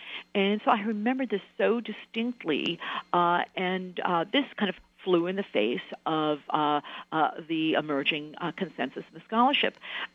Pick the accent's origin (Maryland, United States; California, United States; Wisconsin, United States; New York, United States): Wisconsin, United States; Milwaukee; my hometown, which happened to be Milwaukee, there was every year a Warsaw Ghetto Memorial Program.